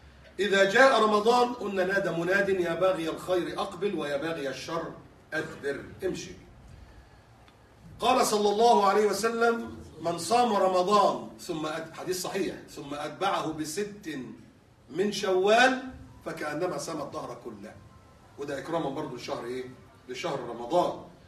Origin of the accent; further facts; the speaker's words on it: Egypt; مش مثلا بلاد زي عندنا في مصر